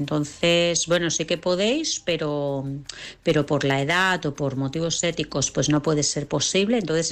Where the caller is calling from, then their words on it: Vilassar de Mar, Catalonia, Spain; de Vilassar de Mar.